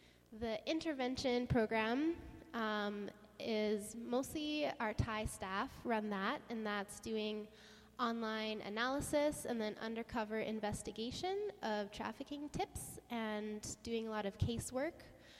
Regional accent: Calgary, Alberta, Canada; but I grew up in Calgary

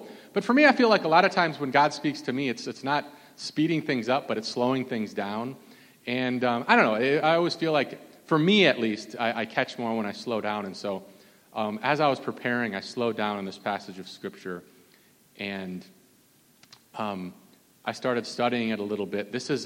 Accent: Minnesota, United States; for those of you who don't know, I'm from Minnesota originally.

